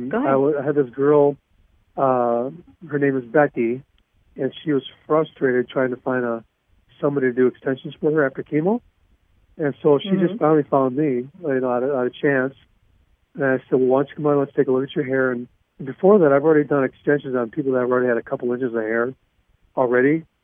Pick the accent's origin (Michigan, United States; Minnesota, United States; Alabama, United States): Minnesota, United States; St. Paul; Well, I am one of 16 siblings, and I grew up in St. Paul, Minnesota.